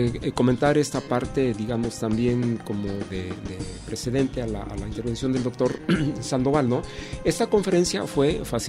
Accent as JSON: {"language": "Spanish", "country": "Mexico", "said": "nos llevaría a nosotros como mexicanos a revisar si dicha xenofobia nos ronda"}